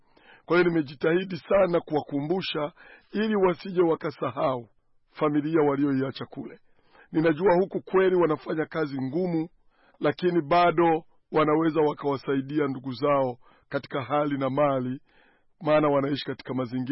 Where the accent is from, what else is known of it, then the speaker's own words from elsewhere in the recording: Tanzania; kule kwetu Tanzania